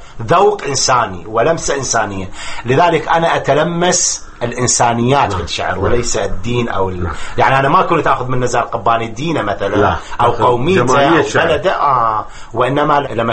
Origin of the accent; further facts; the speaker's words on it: Iraq; moved away as an adult; في عام 80 هاجرت من العراق